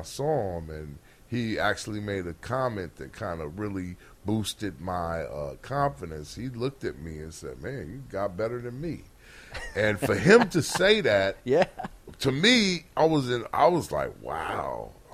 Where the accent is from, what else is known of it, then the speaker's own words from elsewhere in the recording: California, United States; I came to Sacramento from Southern California. He came there from Oakland.